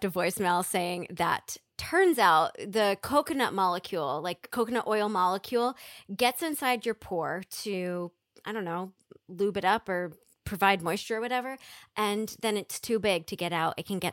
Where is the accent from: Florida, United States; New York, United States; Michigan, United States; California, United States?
New York, United States; Brooklyn; I'm from Brooklyn.